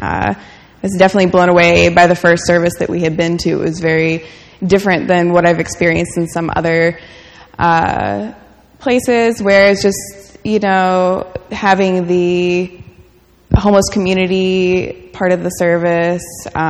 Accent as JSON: {"language": "English", "region": "Illinois", "country": "United States", "said": "I was actually raised Presbyterian, baptized Presbyterian. I'm from Southern Illinois. We were part of a community out there."}